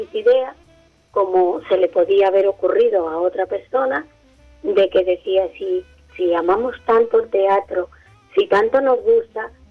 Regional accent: Corral de Almaguer, Castilla-La Mancha, Spain; Y mi pueblo se llama Corral de Almaguer. Y es un pueblo muy bonito.

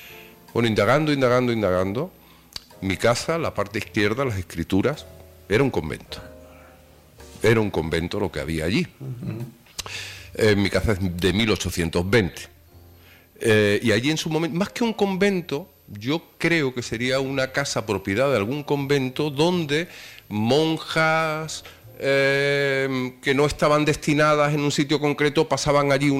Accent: Spain; Yo soy del barrio de la Iglesia, mayor, de toda la vida, y sigo viviendo allí, en Jorge Juan.

